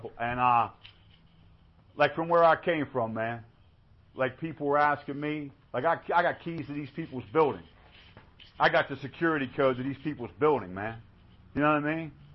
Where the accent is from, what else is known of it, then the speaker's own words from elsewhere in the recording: Scottsdale, Arizona, United States; So that's where I grew up in Scottsdale